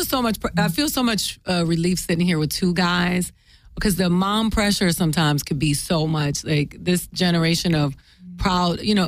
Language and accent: English; Florida, United States; also born or lived in Boston; Well, I was born in Boston. My family's from Boston, but I grew up in Florida.